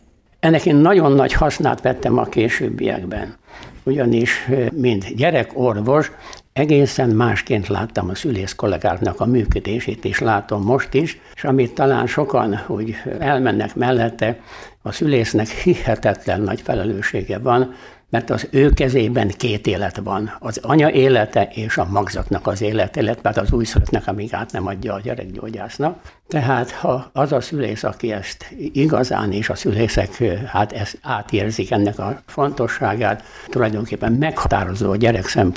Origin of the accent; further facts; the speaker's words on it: Karcag, Jász-Nagykun-Szolnok, Hungary; now in Szeged, Hungary; az én életem az tulajdonképpen három városhoz kötődik. Az egyik, ahol fölnőttem, ez Karcag. A másik, ahol hosszú időn keresztül több mint 20 évig dolgoztam, Szolnok, és a harmadik pedig, ahol a legtöbb időt töltöttük most már, ez Szeged.